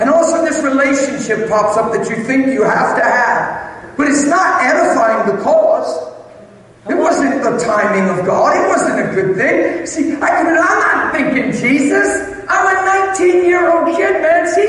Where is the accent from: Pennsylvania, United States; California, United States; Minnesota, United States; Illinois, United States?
Pennsylvania, United States; I'm from Pennsylvania. I'm going to jump on a plane today and fly home